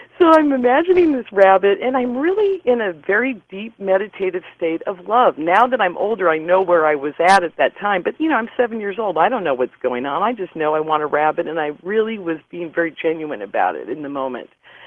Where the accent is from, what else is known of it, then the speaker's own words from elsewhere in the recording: Portland, Oregon, United States; I grew up in Portland, Oregon.